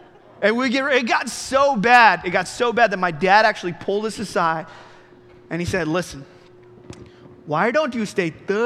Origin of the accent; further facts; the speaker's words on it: Dallas, Texas, United States; And so I grew up in Dallas, and Dallas was my home.